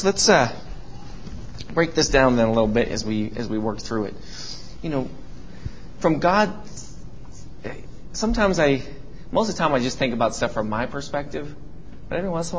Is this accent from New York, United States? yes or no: no; Bozeman, Montana, United States; When I was a kid, I grew up in Bozeman